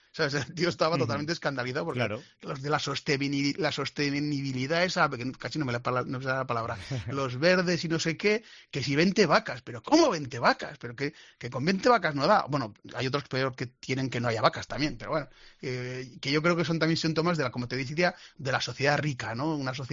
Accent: Azagra, Navarre, Spain; Es que hay que recordar que Navarra era pobre, que yo, que nací en el año 72, me acuerdo de mi pueblo, de Azagra, de haber gente pobre

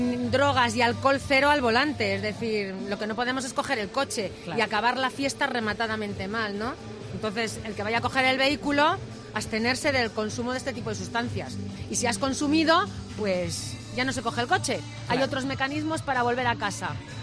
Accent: Valladolid, Castile and León, Spain; ¿Será que soy de Valladolid?

